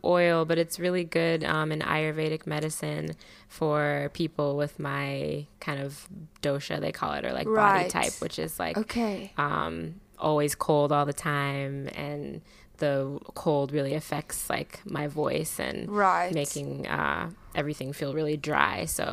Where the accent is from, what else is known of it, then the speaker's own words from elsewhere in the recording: Chicago, Illinois, United States; I did, yes. I grew up in Beverly mostly.